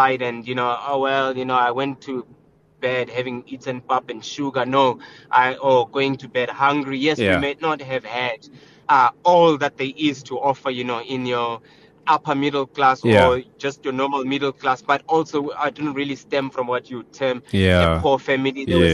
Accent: Johannesburg, Gauteng, South Africa; So I'm a Joburg boy. Born and raised in Jersey.

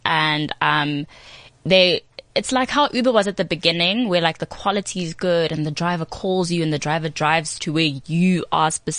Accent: Soweto, Gauteng, South Africa; because I'm from Soweto.

